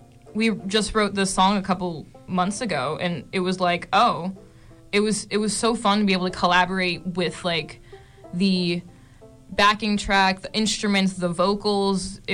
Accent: Follansbee, West Virginia, United States; also born or lived in Steubenville; I was born in Steubenville, but I lived in Virginia Beach for a couple years. But then we moved to Follinsby because that's where my family is and that's where my mom's from.

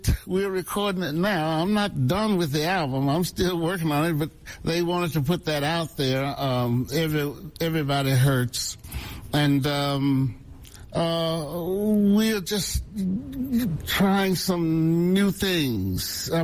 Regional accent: Forest City, Arkansas, United States; now in Memphis, United States; Forest City, Mariana, around in there.

